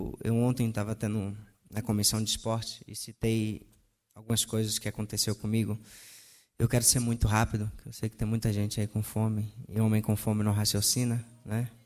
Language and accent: Portuguese; Salvador, Bahia, Brazil; lá na minha capital, que é Salvador, que sou baiano.